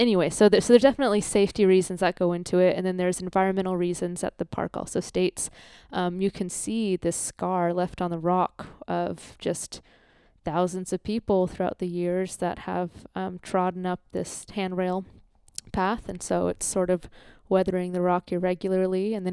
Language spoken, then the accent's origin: English; Australia; because we're Australian